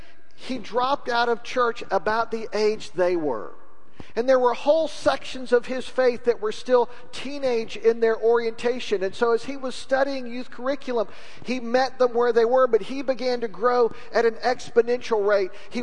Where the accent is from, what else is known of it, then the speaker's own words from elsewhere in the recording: Lubbock, Texas, United States; I grew up in Lubbock. We're basically unfamiliar with floodgates in that part of the world.